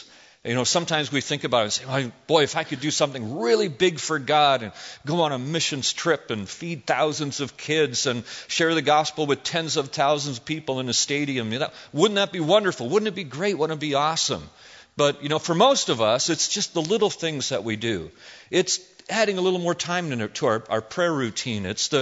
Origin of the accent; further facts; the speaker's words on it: Canada; You know, I'm originally from Canada, and, you know, in Canada they got rid of all the pennies